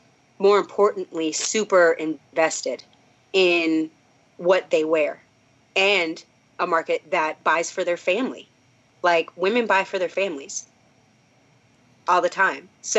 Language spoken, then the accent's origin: English; Minnesota, United States; I'm from Minnesota. We can pick on Iowa.